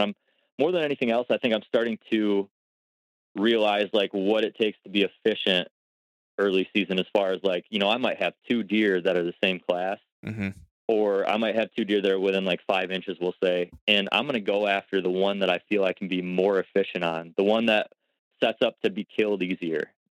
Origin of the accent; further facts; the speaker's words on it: Ohio, United States; in my home state, at least in Ohio, I want to have my target buck completely figured out